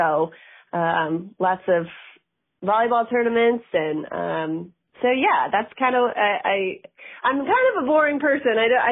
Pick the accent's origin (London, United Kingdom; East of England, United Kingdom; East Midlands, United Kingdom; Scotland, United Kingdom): East Midlands, United Kingdom; Derby; obviously I'm from Derby, and so just local spots